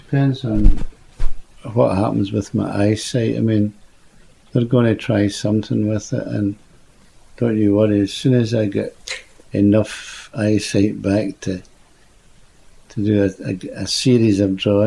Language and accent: English; Scotland, United Kingdom; I was working with a Scottish writer. I'm Scottish, and it was printed in Scotland.